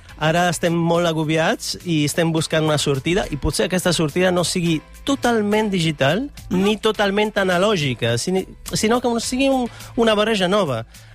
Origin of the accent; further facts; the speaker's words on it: Italy; Catalan is a second language; now in Barcelona, Spain; Bueno, porto molts anys aquí a Barcelona, però sóc d'Itàlia, originalment.